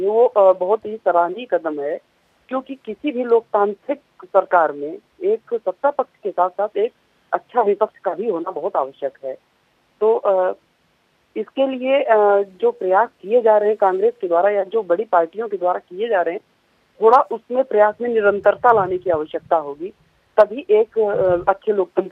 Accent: Pratapgarh, Uttar Pradesh, India; जी मूलतः मैं उत्तर प्रदेश प्रतापगढ़ जिले का रहने वाला हूँ।

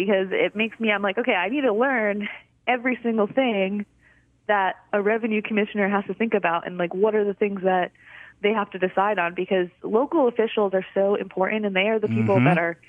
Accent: Connecticut, United States; now in Mobile, United States; I actually grew up, I'm a Yankee. I grew up in Connecticut in the suburbs of New York City. And then I moved down to Mobile in 2017

